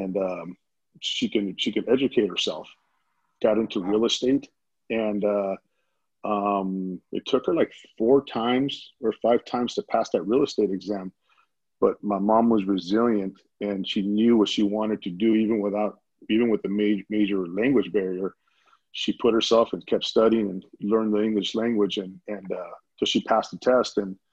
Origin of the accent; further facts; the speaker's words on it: East Los Angeles, California, United States; they were here and they met here and they settled in East LA. And that's where I was born. You know, I was born in East LA, and then I went to Garfield High School and graduated class of 1991.